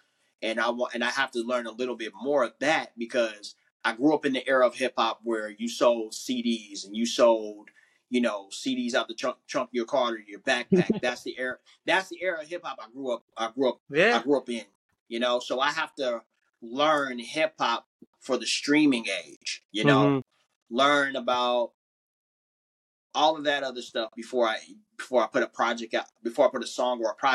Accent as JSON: {"language": "English", "region": "California", "country": "United States", "tie": "born or raised there", "said": "That's where I grew up. And even though I don't live in the Bay Area no more, that doesn't mean I'm not from the Bay Area."}